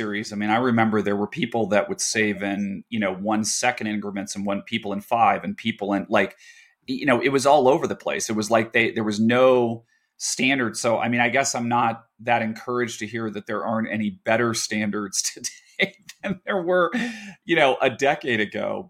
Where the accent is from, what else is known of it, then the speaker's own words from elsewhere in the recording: Colorado, United States; Well, I was lucky that I grew up in Colorado